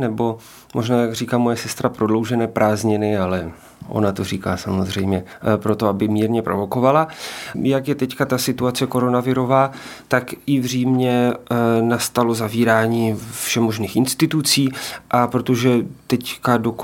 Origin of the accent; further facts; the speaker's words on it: Ostrava, Moravian-Silesian Region, Czechia; Tak pocházím ze Starého Zábřeha, konkrétně z Pískových dolů. To znamená, jsou to tam, jestli to tam znáte, takové ty různé ulice, největší tam jsou asi Horymírová, Cimlerová, tady ta oblast směrem ke školnímu statku